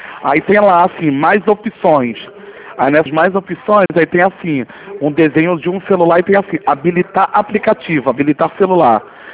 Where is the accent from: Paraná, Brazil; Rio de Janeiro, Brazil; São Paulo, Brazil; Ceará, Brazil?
Rio de Janeiro, Brazil; Madureira; ou então eu sou daqui